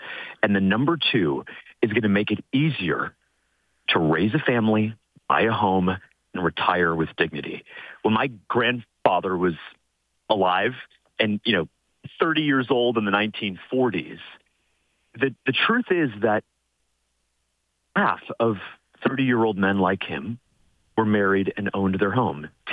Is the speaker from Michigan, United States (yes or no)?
no; Florida, United States; I grew up in South Florida. My family's been in the state for four generations.